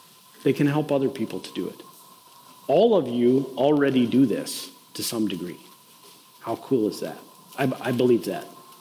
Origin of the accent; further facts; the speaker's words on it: Minnesota, United States; So I'm from Minnesota, so I get to talk about … when I give Dharma talks.